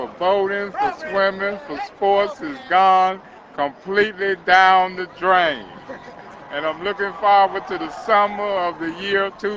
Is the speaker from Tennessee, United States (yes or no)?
yes; Hermitage, Tennessee, United States; I'm from Hermitage, Tennessee.